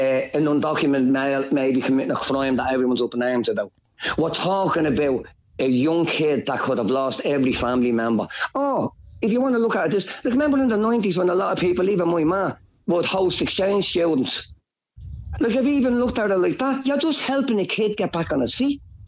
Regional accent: Dublin, Leinster, Ireland; I'm from Drimmen in Dublin. I'm from a working class area all my life.

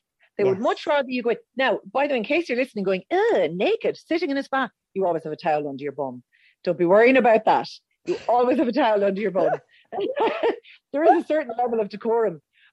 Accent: Roscommon, Connacht, Ireland; So I'm originally from Roscommon, and my friends still flag me because they say, do you remember when you used to babysit the twins and bring them up to town?

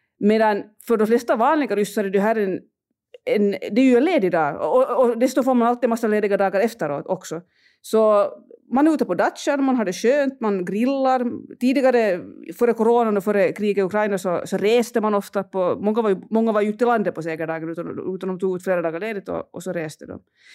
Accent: Finland; för mig som finländare, alltså min morfar var med i kriget.

